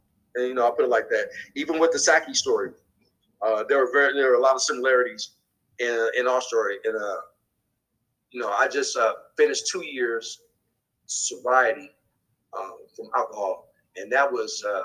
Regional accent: Oakland, California, United States; He was like, he's like, where you from? I told him I was from Oakland.

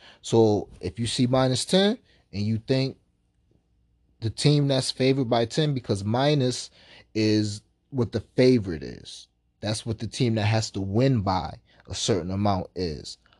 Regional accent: New York, United States; even though I'm from New York and we can't do that in New York.

